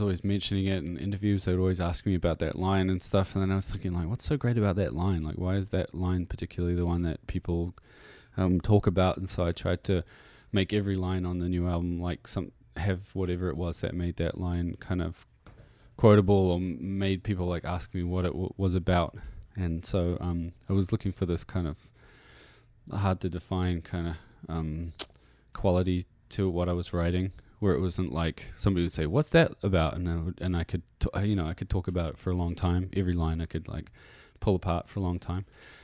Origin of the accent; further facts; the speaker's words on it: New Zealand; accent: New Zealand; sometimes like if it's more appropriate to sing in an American accent, then sometimes I just sing in my New Zealand accent.